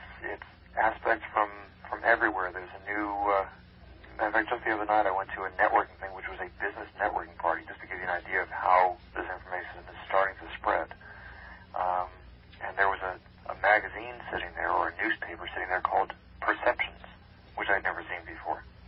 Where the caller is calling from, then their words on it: California, United States; I'm calling from the South Bay Area.